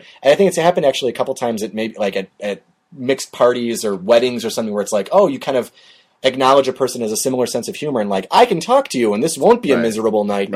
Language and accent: English; Chicago, Illinois, United States; I'm from Chicago, born and raised here. I love movies that take place here and show off the city.